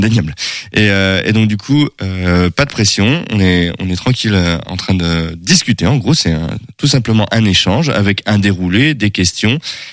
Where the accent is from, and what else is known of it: Brittany, France; now in Angers, France